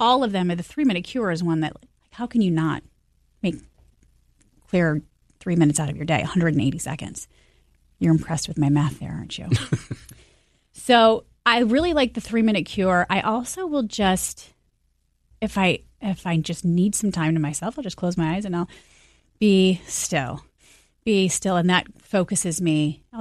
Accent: Michigan, United States; Where I'm from. I'm from Michigan. So I'll go to the beach and I can feel my hands in the sand and I can hear the seagulls

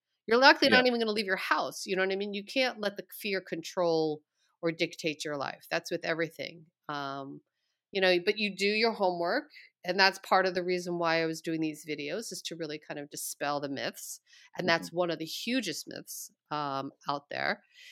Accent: New York, United States; And maybe because I'm a New Yorker, you know, you kind of know, right?

